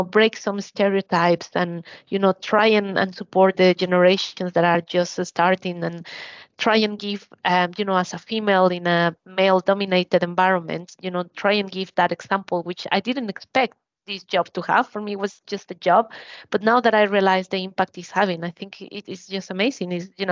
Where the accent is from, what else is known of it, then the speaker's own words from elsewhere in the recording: Mexico; moved away as an adult; now in United Kingdom; I think when I grew up in Mexico, it was more like an elite sport.